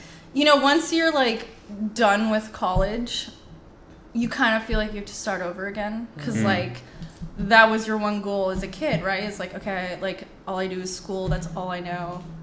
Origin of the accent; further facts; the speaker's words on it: Palos Verdes, California, United States; Yeah, I'm not from Lake. I'm from like Palos Verdes, but.